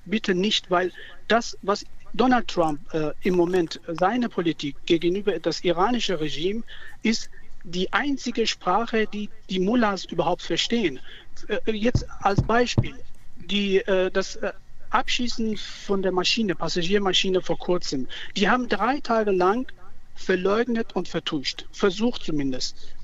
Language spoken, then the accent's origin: German; Iran; Ich bin ein Iraner, ein traumatisierter Iraner durch die aktuellen Ereignisse im Iran.